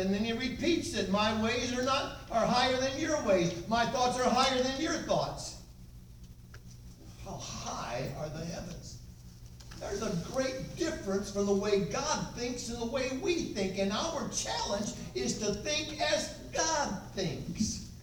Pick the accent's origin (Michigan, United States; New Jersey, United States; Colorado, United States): Michigan, United States; Muskegon; I was raised in Muskegon, Michigan, and at the house where my parents and us lived, the kitchen table was right against a window like this that looked over into the yard.